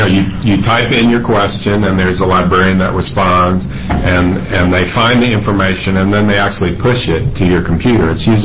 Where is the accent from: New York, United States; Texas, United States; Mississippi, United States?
Texas, United States; accent: Texan; If that's where you're wondering about my accent, I'm a escaped Texan.